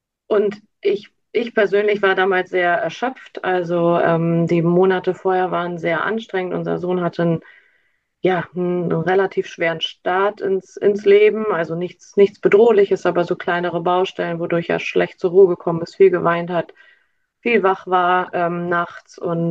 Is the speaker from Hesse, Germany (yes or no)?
no; Lower Saxony, Germany; now in Osnabrück, Germany; in Osnabrück in Niedersachsen. Ja, ursprünglich komme ich aus dem Emsland, das liegt an der deutsch-niederländischen Grenze, bin aber vor einigen Jahren hierher gezogen.